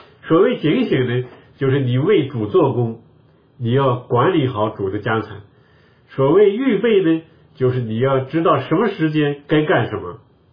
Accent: China; 我们中国人也知道

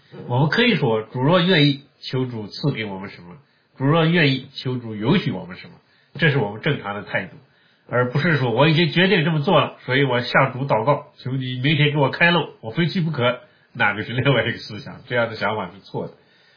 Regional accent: China; 这地方就是我们中国人很容易用一个词叫剥削，是吧？

